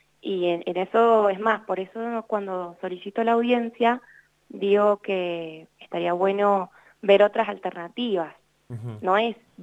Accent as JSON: {"language": "Spanish", "region": "Mendoza", "country": "Argentina", "said": "nos deja medio desequilibrados también hasta como mendocinos"}